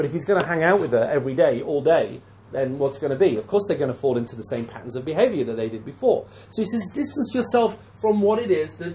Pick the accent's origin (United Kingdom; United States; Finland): United Kingdom; England; I'm English. I don't think you'd catch me doing that.